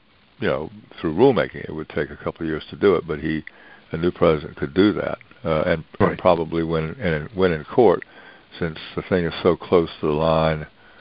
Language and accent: English; North Carolina, United States; But in my home state of North Carolina, where I grew up, there are the Great Smokies, they're called, and the beautiful Blue Ridge.